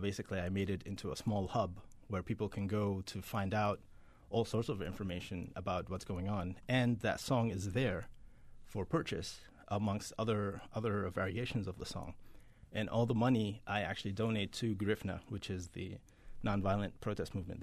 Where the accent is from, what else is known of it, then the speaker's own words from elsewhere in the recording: Imtidad, River Nile, Sudan; also born or lived in Egypt; now in United States; I'm from Sudan, yes. I grew up in a little village called Imtidad, which is up a little northern of Khartoum. And I grew there up as a child. I'm Sudanese originally.